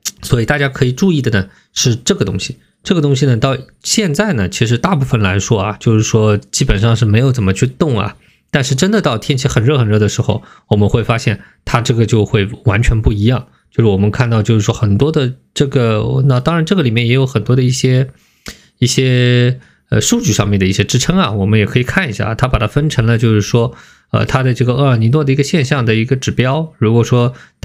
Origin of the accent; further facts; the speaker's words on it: China; 我们中国人有光啊